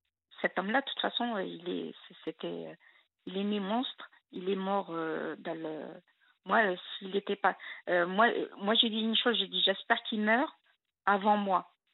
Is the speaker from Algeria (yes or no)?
yes; Algeria; now in France; je suis algérienne.